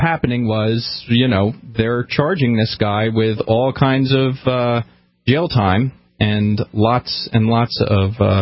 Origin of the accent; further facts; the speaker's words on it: New Jersey, United States; Our last caller, Don, was from New Jersey, and I'm originally from New Jersey.